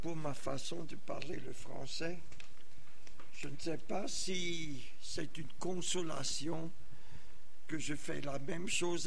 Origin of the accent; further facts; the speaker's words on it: Zurich, Switzerland; born there; je suis né en Suisse, à Zurich. Mon père était catholique, ma mère protestante.